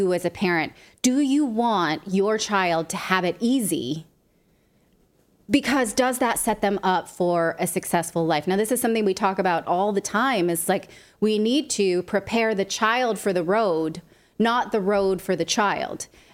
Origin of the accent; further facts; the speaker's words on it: California, United States; Growing up in California, there was this lore about Chico State